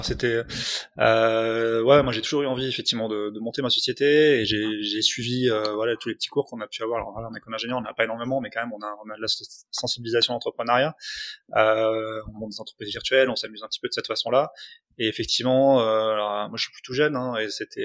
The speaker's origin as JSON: {"language": "French", "town": "Toulouse", "region": "Occitanie", "country": "France", "said": "Moi je viens de Toulouse, donc assez naturellement finalement quand je suis revenu sur Toulouse"}